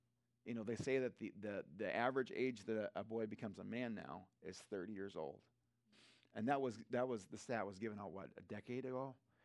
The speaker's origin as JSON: {"language": "English", "region": "Minnesota", "country": "United States", "said": "Being a Minnesotan, and I think that we don't want to make waves."}